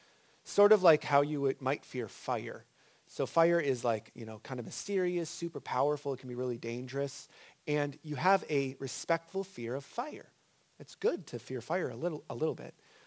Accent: Arizona, United States; So I'm from Arizona, and I was a little hesitant to step out onto a frozen lake for the first time.

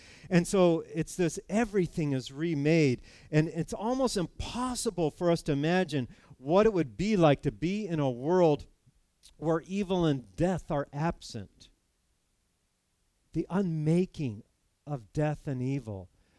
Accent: California, United States; I grew up in California, and we go to General Grant's

